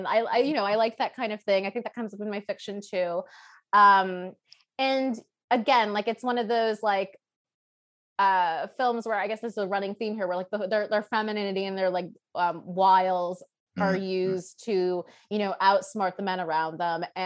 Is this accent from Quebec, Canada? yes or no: no; Toronto, Ontario, Canada; I grew up in Toronto, I'm from Toronto